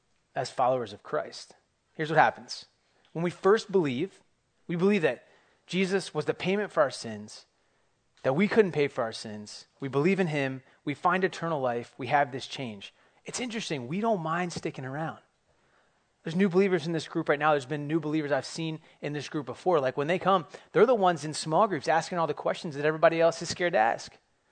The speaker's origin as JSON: {"language": "English", "country": "United States", "said": "I can't change that I'm American, that I've been brought up in American culture."}